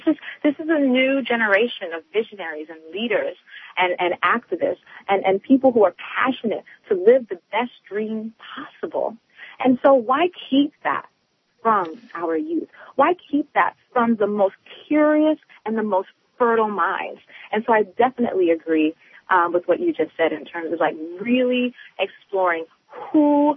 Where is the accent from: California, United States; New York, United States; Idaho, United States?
New York, United States; Brooklyn; Yes, well, I'm from Brooklyn, New York